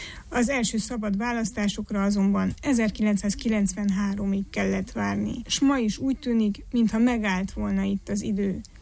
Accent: Transylvania, Romania; Nem furcsa ez, kérdem erdélyi magyarként a francia közszolgálati rádió munkatársát

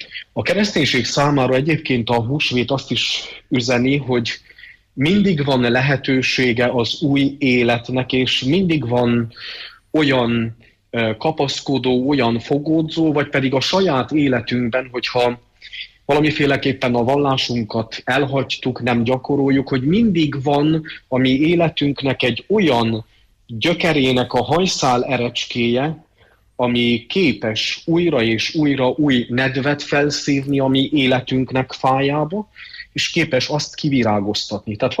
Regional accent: Csíkdelne, Harghita, Romania; amikor gyermekkoromban eljártuk otthon a csíki tájakon a keresztútat, ugyanis én Csíkdellén nevelkedtem

